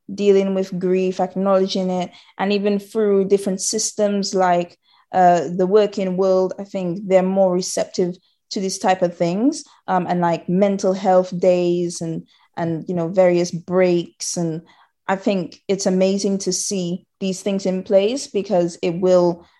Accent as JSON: {"language": "English", "country": "Dominica", "tie": "born or raised there", "also_born_or_lived": "Hackney, United Kingdom", "moved": "as an adult", "lives_now": "United Kingdom", "said": "So I was born in Hackney, actually. And then I went to Dominica with my grandmother. And then, yeah, I was pretty much raised in that environment, and then came to the UK for university and been here ever since."}